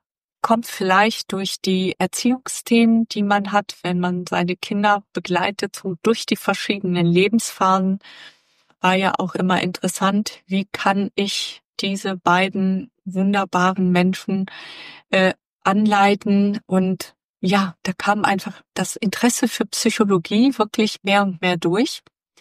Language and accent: German; Bielefeld, North Rhine-Westphalia, Germany; now in Münster, Germany; Geboren und aufgewachsen bin ich in Bielefeld und bin dann zum Studium der Zahnmedizin nach Münster gekommen